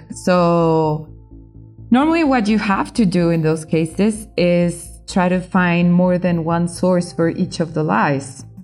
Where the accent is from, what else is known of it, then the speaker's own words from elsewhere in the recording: Colombia; English is a second language; I'm a reporter from Colombia.